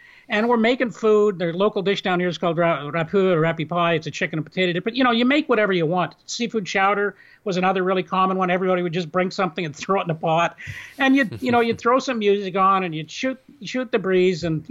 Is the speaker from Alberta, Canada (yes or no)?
no; Toronto, Ontario, Canada; I grew up in Toronto. I was a city boy